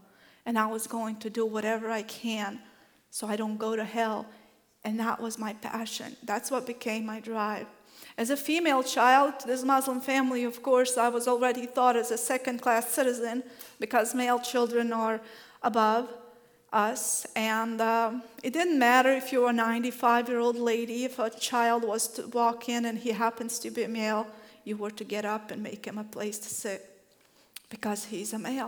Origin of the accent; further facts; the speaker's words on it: Bosnia & Herzegovina; moved away as an adult; now in United States; I was born and raised in Bosnia. I got to the United States about 16 years ago